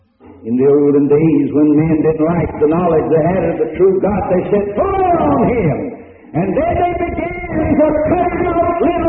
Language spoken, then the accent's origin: English; Winston-Salem, North Carolina, United States; I was on a meeting in Tulsa in my hometown, Winston-Salem.